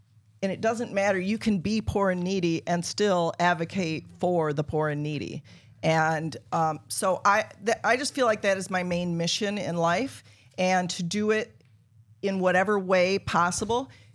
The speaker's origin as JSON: {"language": "English", "region": "Michigan", "country": "United States", "lives_now": "Naples, United States", "said": "I'm from the communist state of Michigan originally. And I was so happy to get out of there."}